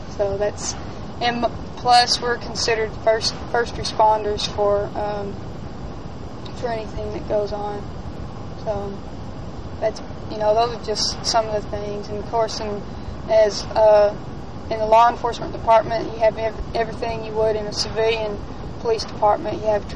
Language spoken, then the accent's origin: English; Plainview, Texas, United States; I'm from Texas, a little town called... I went to school in Lockmead, Texas. I was born in Plainview, Texas, which is in between Lubbock and Amarillo.